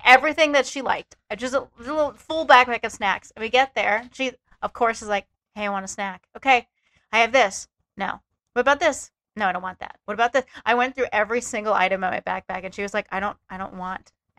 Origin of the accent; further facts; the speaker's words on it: Pittsburgh, Pennsylvania, United States; I'm from Pittsburgh. Contractually, I have to hate West Virginia